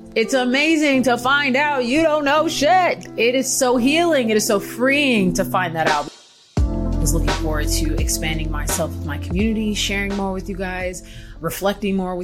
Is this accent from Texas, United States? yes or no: yes; Houston, Texas, United States; So I'm from Houston, Texas. I'm from Houston. I feel like I talk about that enough, but I'm from Houston. I am Nigerian American.